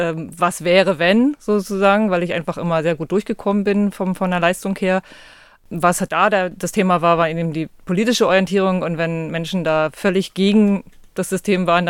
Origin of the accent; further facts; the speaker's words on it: East Germany, Germany; Ich bin in der DDR groß geworden und insofern war das ein anderes Bildungssystem.